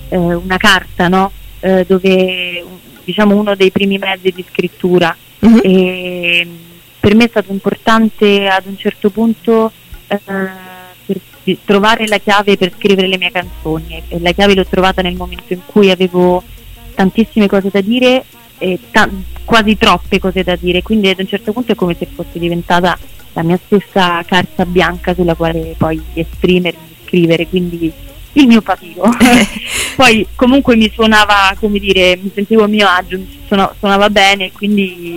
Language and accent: Italian; Catania, Sicily, Italy; also born or lived in Paris; now in Rome, Italy; Sono catanese, però abito a Roma, e in realtà ho passato quasi 10 anni della mia vita a Parigi.